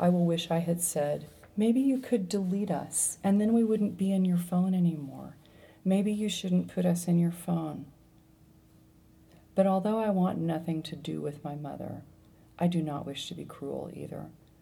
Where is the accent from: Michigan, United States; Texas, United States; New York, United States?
Texas, United States; moved away; I am a sixth-generation Texan. I am who I am